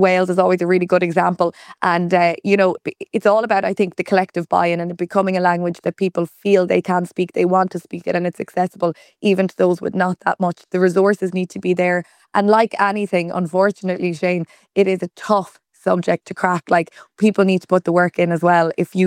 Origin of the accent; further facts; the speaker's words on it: Ireland; And as Irish people, I think there's a massive positive surge towards the language.